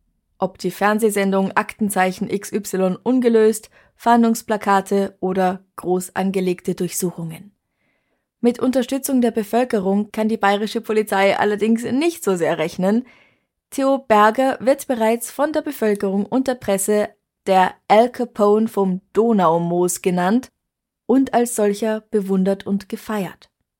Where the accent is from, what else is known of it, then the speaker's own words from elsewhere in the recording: Vienna, Austria; ich bin aus Wien.